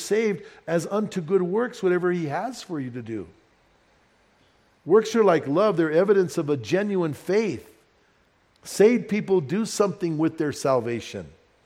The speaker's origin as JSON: {"language": "English", "town": "Bernalillo", "region": "New Mexico", "country": "United States", "tie": "born or raised there", "said": "And I grew up in Bernalillo, so I would ride up and down the valley."}